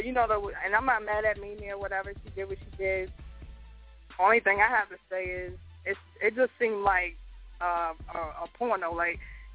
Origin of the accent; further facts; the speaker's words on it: Staten Island, New York, United States; Well, I actually grew up with … Like I'm from Park Hill. I'm from the same project that they're from.